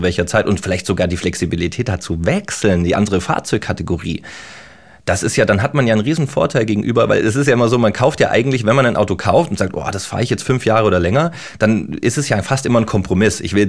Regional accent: Baden-Württemberg, Germany; now in Berlin, Germany; ich bin auch auf dem Land außerhalb von Stuttgart groß geworden, auch wenn ich jetzt in Berlin lebe

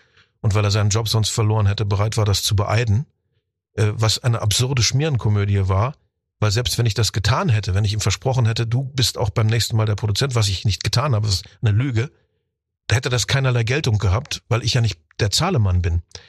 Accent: Guben, Brandenburg, Germany; now in Hannover, Germany; Und jetzt lebe ich seit 30 Jahren im Raum Hannover. Da bin ich auch nur ein Zugezogener und kein örtlicher. Es bleibt dabei, wir stammen aus der Lausitz, aus Guben, beziehungsweise aus der polnischen Hälfte heute Gubin. Da kommen wir alle her.

